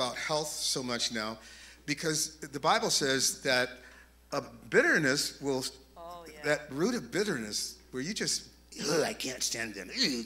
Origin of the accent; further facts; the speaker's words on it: Kentucky, United States; I ain't moving. I'm from Kentucky. That's your problem.